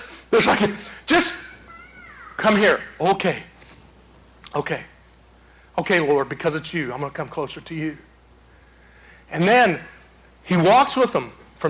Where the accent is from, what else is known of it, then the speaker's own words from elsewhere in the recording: Michigan, United States; also born or lived in Olive Branch; I used to live in Olive Branch. You know, but I'm being from Michigan, I had no idea.